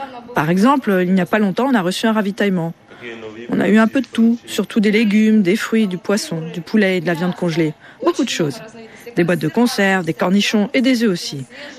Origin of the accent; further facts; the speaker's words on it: Luhansk Oblast, Ukraine; French is a second language; now in Barentsburg, Norway; je viens d'Ukraine, de la région de Lugansk, la petite ville de Krasnovouch.